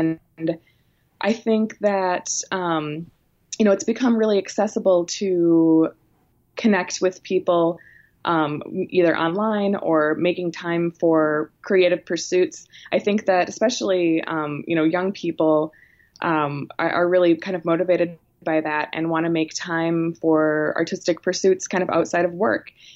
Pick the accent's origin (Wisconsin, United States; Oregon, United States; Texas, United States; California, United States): Wisconsin, United States; La Crosse; I grew up in La Crosse, so I love seeing music there.